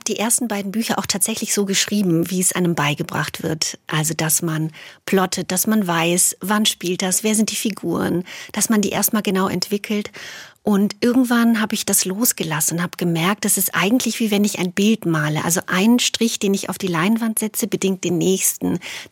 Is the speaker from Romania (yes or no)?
yes; Banat, Romania; now in Germany; Ich bin auf einem Pfarrhof im Banat aufgewachsen. Also das war dann eigentlich ein großer Kontrast, auch erstmal hier in Deutschland anzukommen.